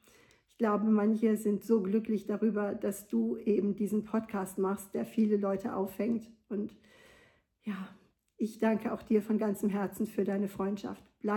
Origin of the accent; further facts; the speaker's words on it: Wuppertal, North Rhine-Westphalia, Germany; now in Bruchsal, Germany; Ich komme aus Wuppertal und wohne jetzt in Bruchsal.